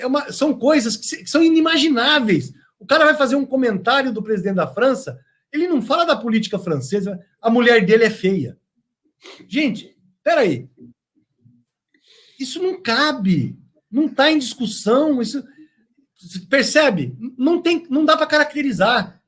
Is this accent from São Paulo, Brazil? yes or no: yes; São Paulo, Brazil; born there; que me perdoe o estado de São Paulo, de onde eu nasci, o Sul